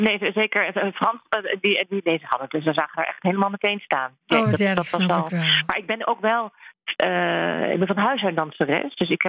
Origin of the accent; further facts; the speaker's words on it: The Hague, South Holland, Netherlands; Maar ik kom wel uit Den Haag. Geboren, ja. Getogen. Ja. Uit Den Haag-Genaar. Ik ben geen Haagenees, maar Haagenaar.